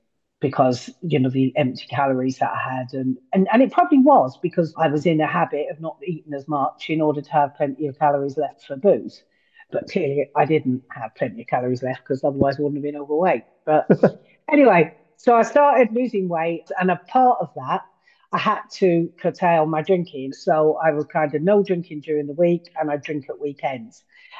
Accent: London, United Kingdom; moved away as an adult; now in North Yorkshire, United Kingdom; I live in North Yorkshire, and I'm originally from London, but I've lived in Yorkshire for 30 plus years.

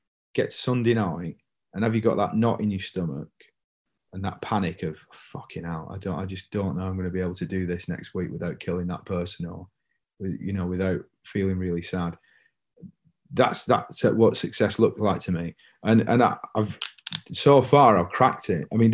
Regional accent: North West England, United Kingdom; even though we're from Lancashire

